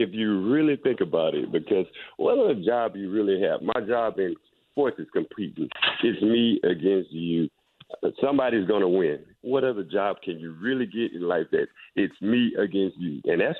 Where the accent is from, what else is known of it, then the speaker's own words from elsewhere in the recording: Brulee, Louisiana, United States; moved back to my hometown of Brulee about a year ago. So I'm just I'm back home now.